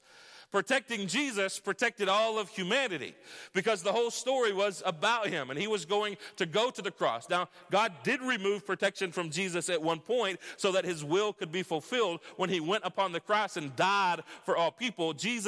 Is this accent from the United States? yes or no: yes; United States; There is brutality that takes place a lot that we as an American people, generally speaking, are not aware of.